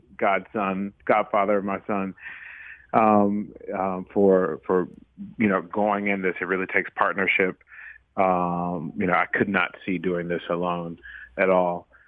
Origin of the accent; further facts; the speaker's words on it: Dallas, Texas, United States; And sadly, you know, right here in my hometown of Dallas